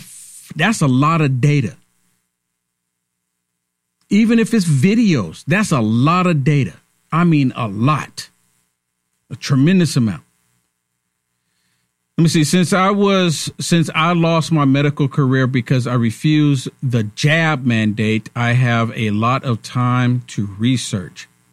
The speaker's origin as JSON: {"language": "English", "region": "Illinois", "country": "United States", "said": "I am from Illinois."}